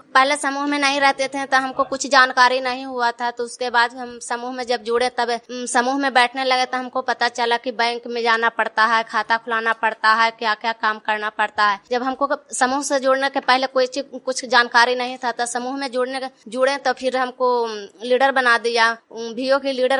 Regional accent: Lahuar, India; लहुआर के रहने वाली हूँ

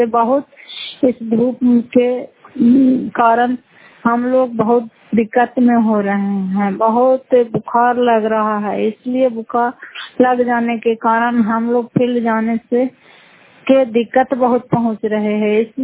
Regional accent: Fatehpur, Bihar, India; घर फतेहपुर पंचायत मकौता, जिला नालंदा, करातकरा ब्लॉक की निवासी हूँ।

